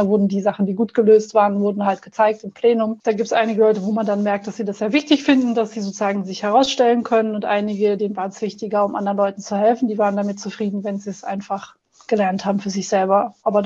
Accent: Germany; now in Austria; ich bin in Deutschland zur Schule gegangen.

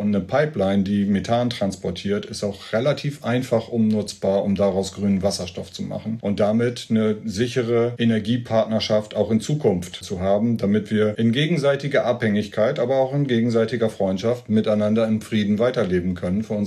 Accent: Lower Saxony, Germany; Ich komme ja aus Ostfriesland

